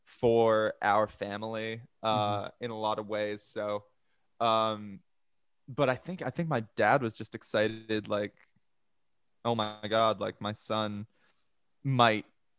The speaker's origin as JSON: {"language": "English", "country": "Canada", "tie": "born or raised there", "also_born_or_lived": "Maui, United States"}